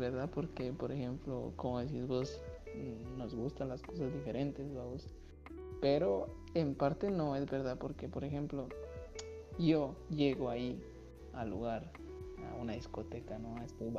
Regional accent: Guatemala; Entonces empezamos a hacer ahí relajo porque, pues, las palabras guatemaltecas, pues, solo las conocemos, ¿no?

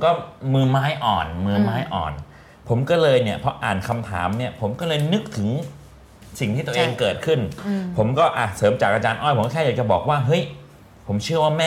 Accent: Trat, Thailand; ตอนที่พ่อผมเสียใหม่บ้านเราอยู่ที่จังหวัดตราด

